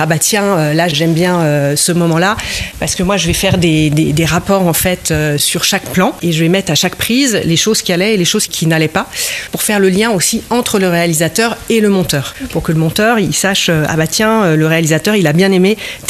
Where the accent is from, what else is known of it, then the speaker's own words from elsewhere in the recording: Lyon, Auvergne-Rhône-Alpes, France; Je suis lyonnaise et c'est une des raisons pour lesquelles aussi je travaille sur ce projet.